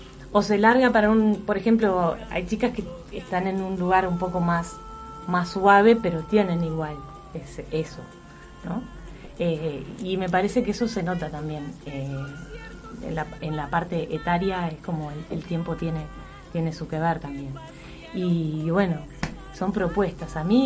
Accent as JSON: {"language": "Spanish", "region": "Montevideo", "country": "Uruguay", "said": "que nosotros como montevideanos no estamos tan atentos, ¿no?"}